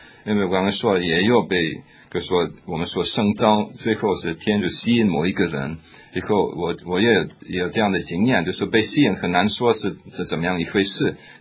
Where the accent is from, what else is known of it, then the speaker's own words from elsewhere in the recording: Netherlands; Chinese is a second language; 那另一个准备比如说我是一个荷兰人